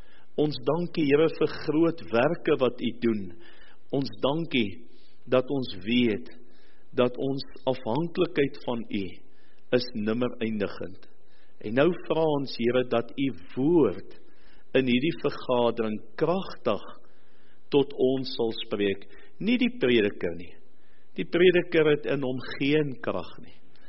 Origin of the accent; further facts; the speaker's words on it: Port Elizabeth, Eastern Cape, South Africa; moved away; Ek is lank genoeg hier, 30 jaar, maar ek is maar nog uit my wêreld uit. En dit was die feesaankondiging by ons in Port Elizabeth waar ek groot geword